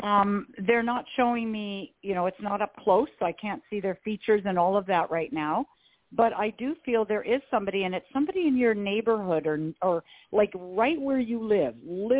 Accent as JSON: {"language": "English", "country": "Canada", "said": "because I'm from Canada, we really don't do too much"}